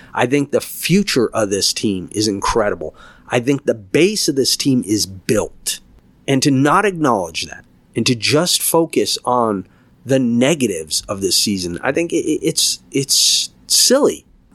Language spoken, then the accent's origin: English; Boston, Massachusetts, United States; I'm originally from Boston. I live on the West Coast. Been out here for a little while.